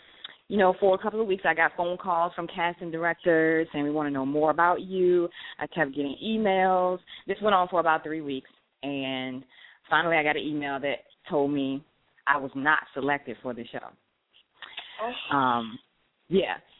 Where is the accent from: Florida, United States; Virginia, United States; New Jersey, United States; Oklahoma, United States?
Virginia, United States; Farmville; I met up with my dad because I'm from Farmville, Virginia, and you know where that is?